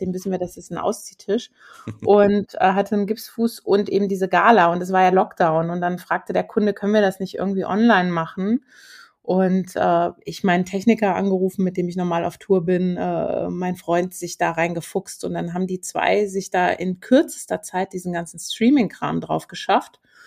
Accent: Hümme, Hesse, Germany; ich komme aus Hümme und bin eine der wenigen Frauen in der Comedy und dann in Hessen sowieso.

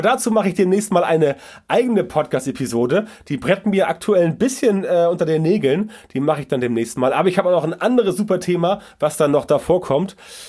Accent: Hamburg, Germany; ich bin aus Hamburg

